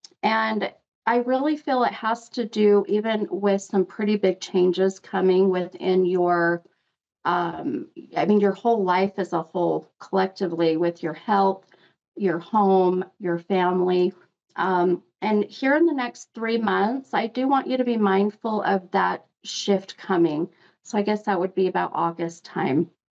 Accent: Salt Lake City, Utah, United States; And this is in my hometown. So it's … in Salt Lake.

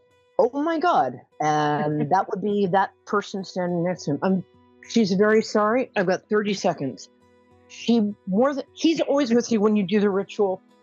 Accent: New York, United States; I'm a New Yorker. I can talk fast.

